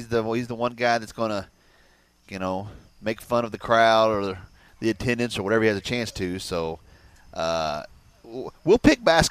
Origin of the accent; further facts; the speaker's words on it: Hyden, Kentucky, United States; Been learning a lot of American history on this trip, which is, you know, we're from Hyden.